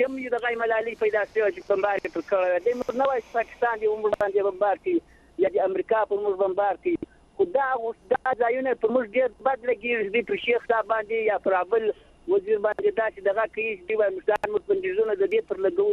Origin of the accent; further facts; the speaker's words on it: Zabul, Afghanistan; زه د زابل د ولایت ته تغرد ولسوالۍ